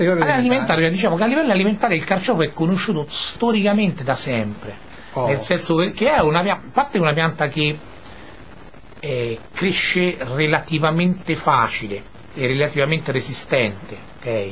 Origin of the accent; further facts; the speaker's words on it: Maccarese, Lazio, Italy; Cioè io sono di Maccarese